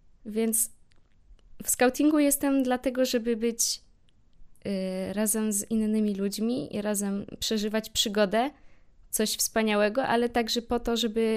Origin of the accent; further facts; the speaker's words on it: Warsaw, Masovian Voivodeship, Poland; Tak, pochodzę z Warszawy.